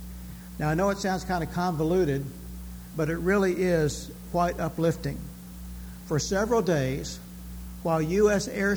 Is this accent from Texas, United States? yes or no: yes; Texas, United States; also born or lived in Louisville, Kentucky / Silver Spring, Maryland; Linda and I came to Bowie from Silver Spring, Maryland, but before that we came from Louisville, Kentucky. And before that, I came from Texas.